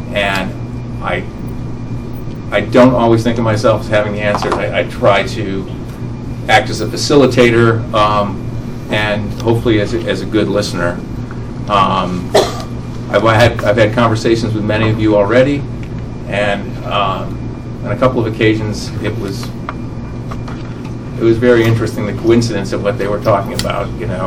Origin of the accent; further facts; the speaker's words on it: Buffalo, New York, United States; now in Newcastle County, United States; I'm originally from upstate New York. You can see the university that I attended. I grew up near Buffalo, New York, which means I know about snow, and I am cursed to be a Bills fan for all of eternity.